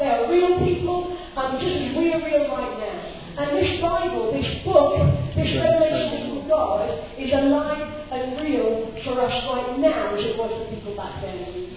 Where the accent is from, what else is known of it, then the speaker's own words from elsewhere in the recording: Wales, United Kingdom; I'm Welsh, for those of you who don't know